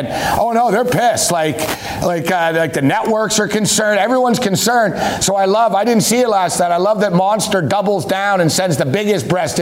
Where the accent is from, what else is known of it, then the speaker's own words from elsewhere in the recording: Montreal, Quebec, Canada; I grew up in Montreal, which is a big racing town